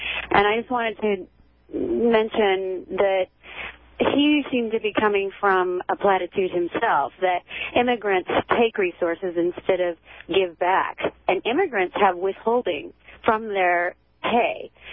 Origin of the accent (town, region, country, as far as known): Vancouver, British Columbia, Canada